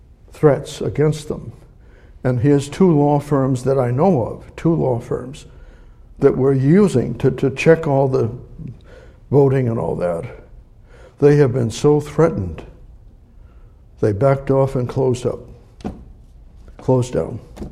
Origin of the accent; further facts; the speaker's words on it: Somerville, Massachusetts, United States; also born or lived in California; Years ago, before I went to California, I was raised in Somerville, and that was, and the corruption as a little, as a boy, I grew up.